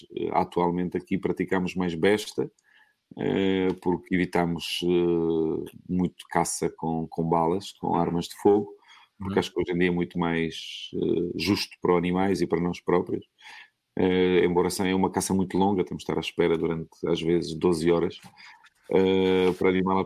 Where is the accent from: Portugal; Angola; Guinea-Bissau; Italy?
Portugal; nós somos portugueses